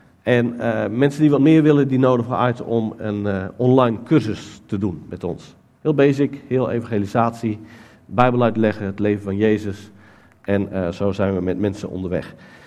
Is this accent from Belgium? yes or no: no; Almere, Flevoland, Netherlands; Ik kom uit Almere.